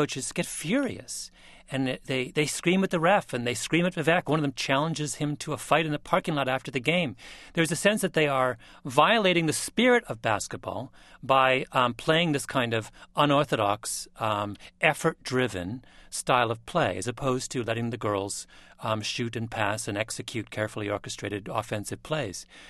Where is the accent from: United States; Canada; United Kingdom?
United Kingdom; England; I say this as a, you know, I'm an Englishman, so my sympathies are with the other side.